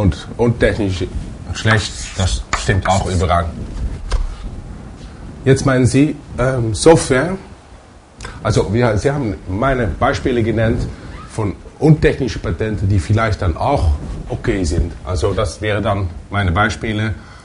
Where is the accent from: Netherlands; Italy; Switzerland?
Netherlands; German is a second language; ich bin Holländer, es gibt bei uns diese neue Art von Schlittschuhlaufen